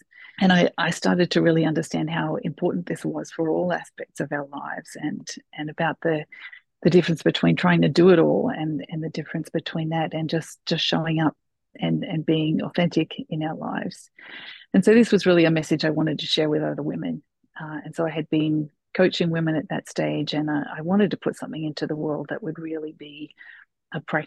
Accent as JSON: {"language": "English", "town": "Sydney", "region": "New South Wales", "country": "Australia", "said": "I'm a wife, mum to four. You can probably tell from my accent. I am from Sydney, Australia."}